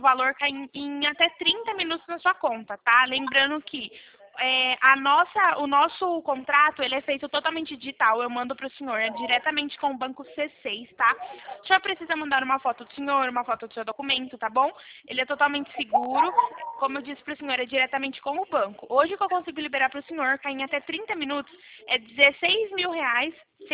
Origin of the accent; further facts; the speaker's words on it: Leme, São Paulo, Brazil; Eu sou da cidade de Leme, interior de São Paulo.